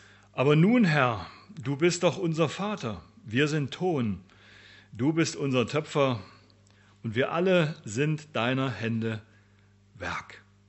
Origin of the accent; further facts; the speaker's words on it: Dresden, Saxony, Germany; accent: Saxon; Ach so, meine Sprache. Also, Entschuldigung, heute wird sächsisch. Meine Heimatstadt liegt, das ist die schönste Stadt Deutschlands, sage ich, vielleicht der eine oder andere auch, ist Dresden.